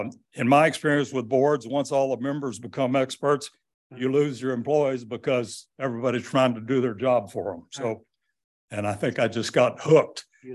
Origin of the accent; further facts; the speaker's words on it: Fort Worth, Texas, United States; So I grew up in Fort Worth, working with my dad in foundation and water well drilling business. Until I was 4 years old, we lived in a very small town in Central Texas.